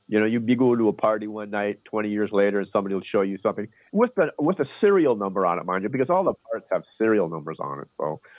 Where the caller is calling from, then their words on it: Arizona, United States; in Arizona.